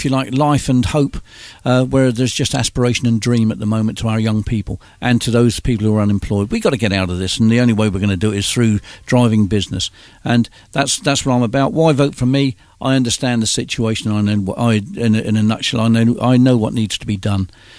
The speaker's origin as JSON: {"language": "English", "town": "Ryde", "region": "South East England", "country": "United Kingdom", "tie": "born or raised there", "said": "Yeah, Ryde, my hometown, where I can walk down the streets with no fear."}